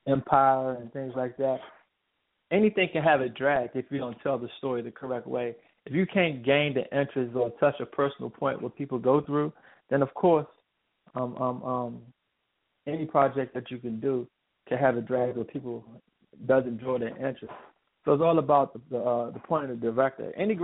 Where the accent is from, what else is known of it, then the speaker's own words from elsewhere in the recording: Washington, District of Columbia, United States; I'm from Washington D.C. area, and the Washington D.C. area is based on politics and building the law